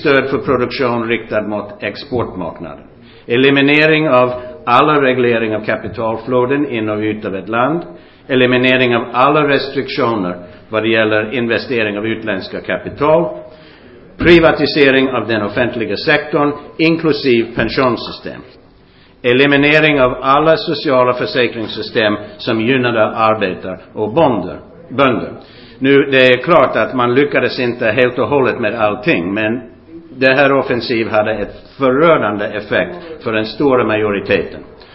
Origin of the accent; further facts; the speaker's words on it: Brooklyn, New York, United States; moved away as an adult; also born or lived in France / England; now in Sweden; Jag var född i Brooklyn, New York i 1935 och jag växte upp i USA, kom till Europa 1959, har bott i Frankrike, England och Sverige.